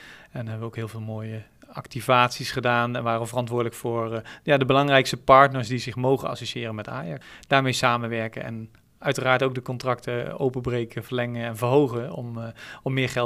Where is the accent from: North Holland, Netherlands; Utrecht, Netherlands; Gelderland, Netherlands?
Gelderland, Netherlands; Nijmegen; ik kom uit Nijmegen.